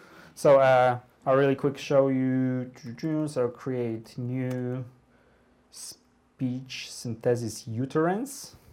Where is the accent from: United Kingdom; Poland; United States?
Poland; I can say, for example, Polish. I'm from Poland.